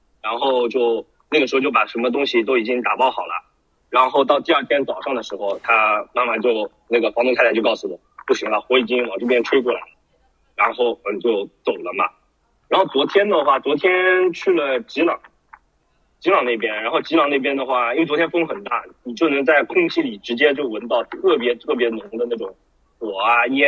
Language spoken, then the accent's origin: Chinese; Jiangsu, China; now in Australia; 然后我来自中国江苏，我是 Work Holiday 的。今年是在澳大利亚的第二年吧。然后我住在的是维州这个叫做 Whitehead 这个地区 ，Whitehead Check。